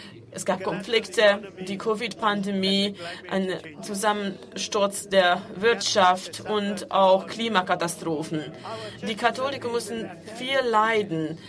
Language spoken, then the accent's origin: German; Myanmar; Ich komme aus einem fernen Land, von einem sehr großen Kontinenten, Asien, und ich komme aus Myanmar. Mein Land, mein Vaterland, wurde früher als Burma bekannt und befindet sich in Südostasien